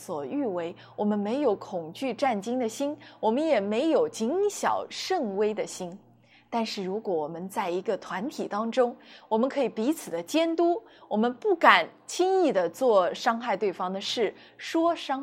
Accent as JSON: {"language": "Chinese", "country": "China", "said": "那我们中国人呢，也有句老话说啊，三个臭皮匠顶得一个"}